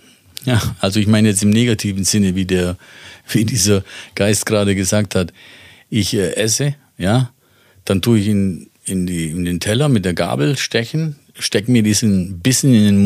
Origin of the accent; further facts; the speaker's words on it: Italy; als Italiener